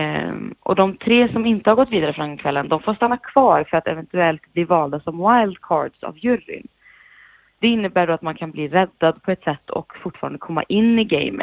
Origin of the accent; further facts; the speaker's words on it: Västra Götaland County, Sweden; jag är ju från Västra Götaland, om man säger så.